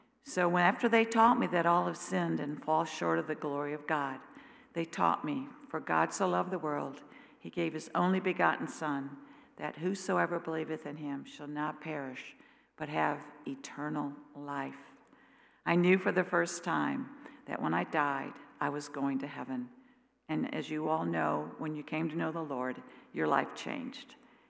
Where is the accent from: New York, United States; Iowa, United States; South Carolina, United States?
South Carolina, United States; Myrtle Beach; also born or lived in Milwaukee; I was born in Milwaukee, grew up in Myrtle Beach, South Carolina. I went to church every Sunday.